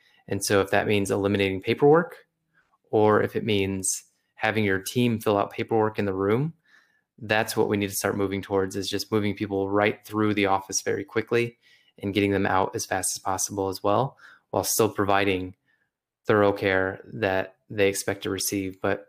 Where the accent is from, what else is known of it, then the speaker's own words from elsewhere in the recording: Toledo, Ohio, United States; I'm back in Ohio. I'm back in my hometown of around Toledo, Ohio, and we're visiting my in-laws right now.